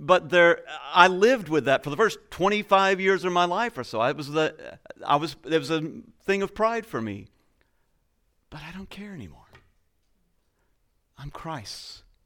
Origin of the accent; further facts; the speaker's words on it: Texas, United States; When I grew up, I was raised in Texas, the greatest state in the Union. We won our own independence.